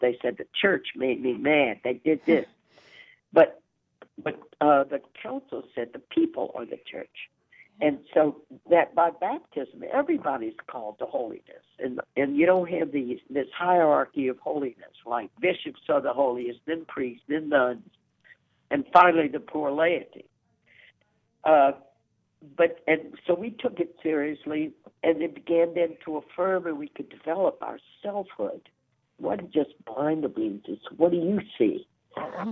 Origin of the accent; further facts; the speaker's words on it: Baton Rouge, Louisiana, United States; when I grew up in the Jim Crow era in Baton Rouge, Louisiana, Black people in Sacred Heart Church couldn't even sit with us.